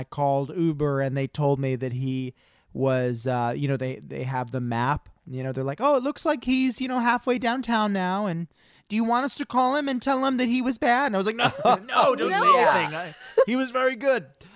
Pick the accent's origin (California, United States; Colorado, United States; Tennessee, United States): California, United States; College City; I'm from College City.